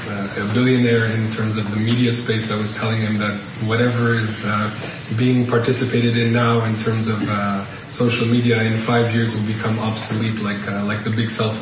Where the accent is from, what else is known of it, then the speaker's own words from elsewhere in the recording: Canada; אני מקנדה במקום, אז את כל המשפחה שאני לא מכיר קרוב קרוב באור יהודה